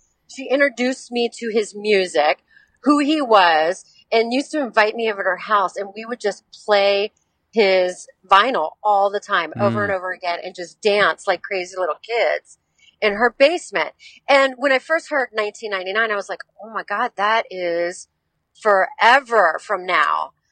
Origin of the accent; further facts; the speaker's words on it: Washington, District of Columbia, United States; now in Madison, United States; So I currently live in Madison, Wisconsin. I'm originally from Washington, D.C. That's where I met Jody.